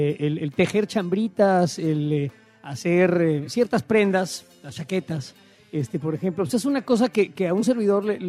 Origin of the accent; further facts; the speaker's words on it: Mexico; born there; Nací porque, en México, güey, pero pues, también soy español.